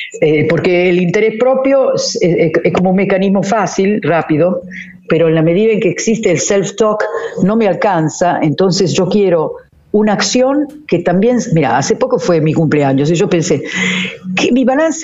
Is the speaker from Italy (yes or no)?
yes; Italy; Spanish is a second language; yo que soy italiana claramente soy enfática